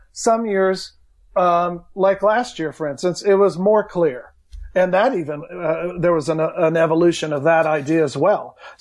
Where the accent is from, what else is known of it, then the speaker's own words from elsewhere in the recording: Oklahoma, United States; you got to remember where I grew up in Oklahoma. And even though I live in Texas